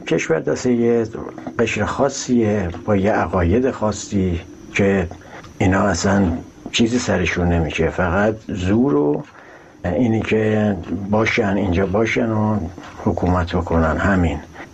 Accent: Iran; به عنوان یک ایرانی اینو خوب از داخل من دارم میبینم

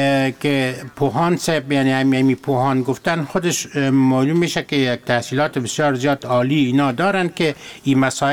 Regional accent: Afghanistan; ما از افغانستان هستم

